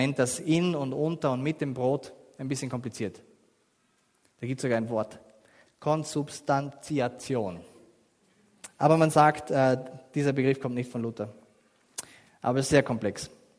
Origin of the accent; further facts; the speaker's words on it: Vorarlberg, Austria; für uns als Vorarlberger ist dieser Schweizer Einfluss einfach noch einmal prägender gewesen. Und aus dieser Bewegung sind dann auch die Täufer entstanden und wir sind Nachfolger der Täufer